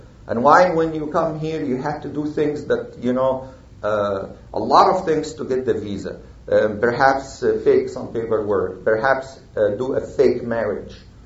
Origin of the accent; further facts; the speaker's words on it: Indiana, United States; I came from Indiana, and there is a city in Indiana.